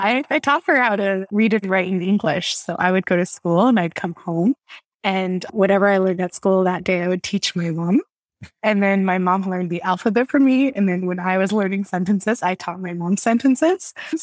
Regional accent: Canada; I'm a South Asian woman. So born and raised in Canada, two immigrant parents from India

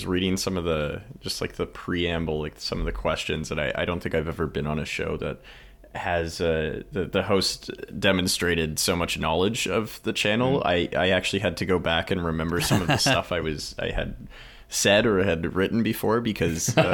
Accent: Alberta, Canada; I'm from Alberta, mm-hmm. which is quite practical, quite people don't like to argue.

